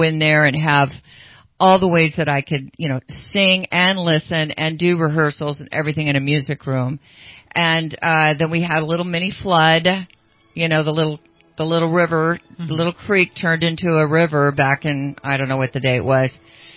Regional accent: Sacramento, California, United States; I grew up in Sacramento

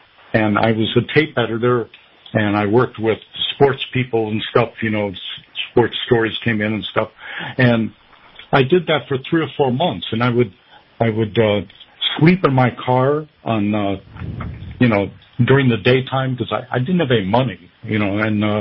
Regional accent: Illinois, United States; And that's because I grew up near Chicago and used to listen to Top 40 radio and the disc jockeys

